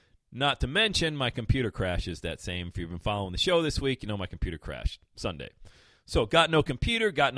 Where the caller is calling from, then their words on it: Loveland, Ohio, United States; I say, hey, I'm calling from Loveland. Is that in the U.S.?